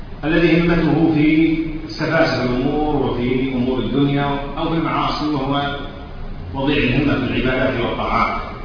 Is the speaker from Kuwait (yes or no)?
yes; Kuwait; accent: Kuwaiti; مثل ما نقول احنا في لهجتنا الكويتيه